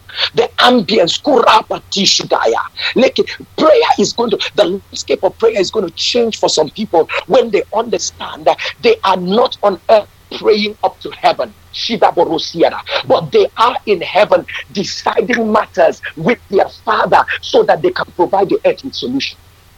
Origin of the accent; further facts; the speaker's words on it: United States; now in Nigeria; I'm an American living in Nigeria.